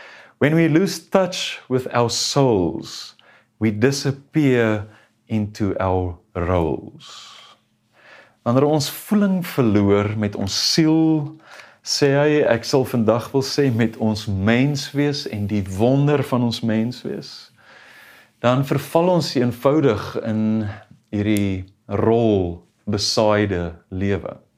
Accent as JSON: {"language": "Afrikaans", "town": "Brakpan", "region": "Gauteng", "country": "South Africa", "said": "omdat ek baie sensitief is oor ek van Brakpan afkom"}